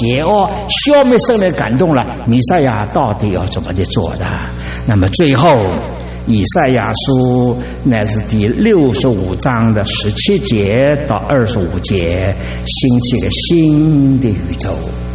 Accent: China; 我们中国人说好了，打 在儿女身上啊，疼在父母心里头了。

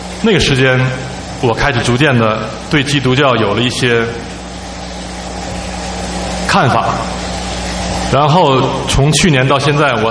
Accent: Northeast China, China; 我来自于中国的东北。

